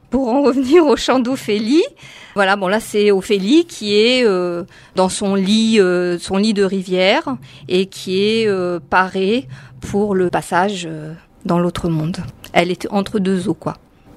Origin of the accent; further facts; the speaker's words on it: Paris, Île-de-France, France; born there; now in Perpignan, France; Alors, j'habite à Perpignan, je suis pas originaire de Perpignan, je suis née à Paris et depuis maintenant, on va dire quelques années, je vis à Perpignan.